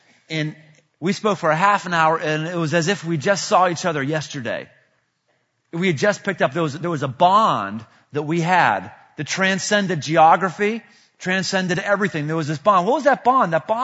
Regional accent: Pittsburgh, Pennsylvania, United States; to anybody who's ever been born and bred in Pittsburgh, lived there 30 years like I did

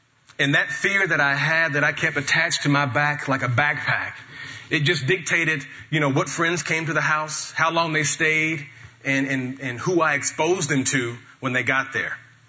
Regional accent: Metropolis, Illinois, United States; So it would make sense that I grew up in Metropolis. Metropolis, Illinois, the home of Superman.

